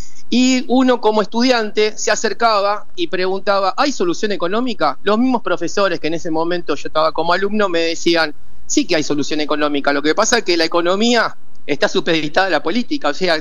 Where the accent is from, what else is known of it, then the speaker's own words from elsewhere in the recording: Argentina; yo soy muy argentino, muy, muy argentino.